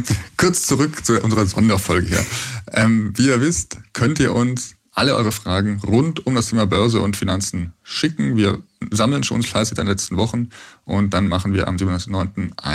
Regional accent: Bavaria, Germany; ich bin aus Bayern

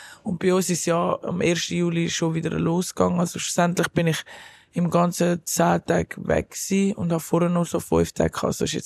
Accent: Switzerland; ich bin eben Schweizer und lebe da einfach so remote

